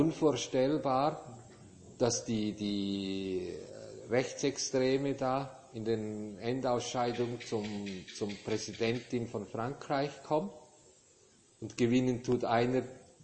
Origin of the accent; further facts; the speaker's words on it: Switzerland; ob ich nicht als Schweizer, wir haben ja gerne die Höhlen in den Bergen